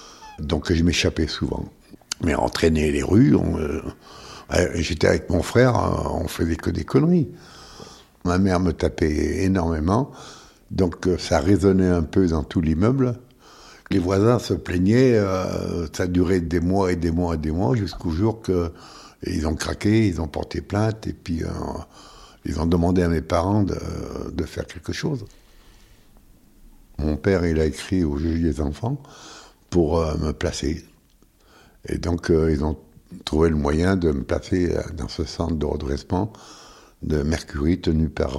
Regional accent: Lyon, Auvergne-Rhône-Alpes, France; J'ai 81 ans. Je suis né à Lyon pendant la guerre, la Deuxième Guerre, en 43, et on habitait rue Confort, dans une rue de prostituées, dans un meublé de 40 mètres carrés, où on y vivait à 6

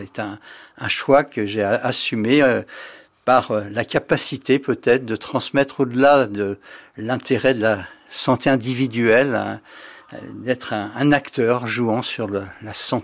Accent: Paris, Île-de-France, France; Je suis né à Paris. J'habitais le 10e arrondissement rue de Lancrie

